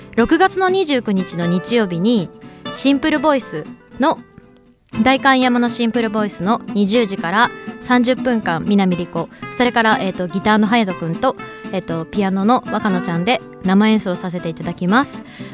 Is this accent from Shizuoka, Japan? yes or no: yes; Hamamatsu, Shizuoka, Japan; こっちはね静岡県の浜松市になって、私の地元の方で8月の10日歌わせていただきます。